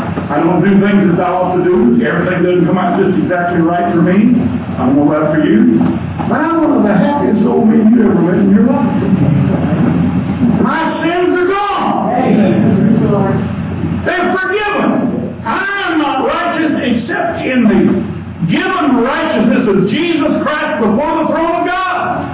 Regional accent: Texas, United States; born there; I'm thankful I'm American. I'm born here in Texas. I'm a farm. I'm countryside.

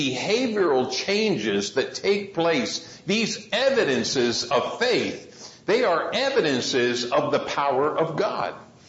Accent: Tucson, Arizona, United States; simply because it's in my hometown around there in Tucson, and it's the Bighorn Fire.

